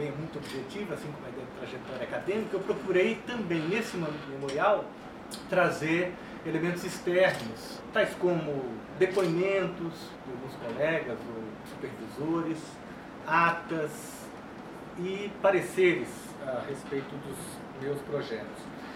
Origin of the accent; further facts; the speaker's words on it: Florianópolis, Santa Catarina, Brazil; eu estudei em várias escolas públicas aqui da cidade de Florianópolis. Eu nasci em Florianópolis, em 1965.